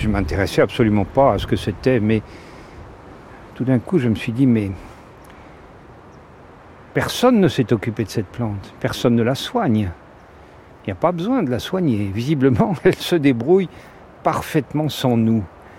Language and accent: French; Paris, Île-de-France, France; J'étais au Quartier Latin, puisque je suis parisien, je faisais mes études à la Sorbonne.